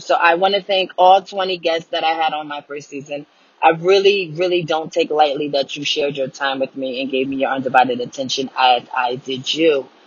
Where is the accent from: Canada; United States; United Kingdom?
United States; New Jersey; I am from New Jersey, born and raised.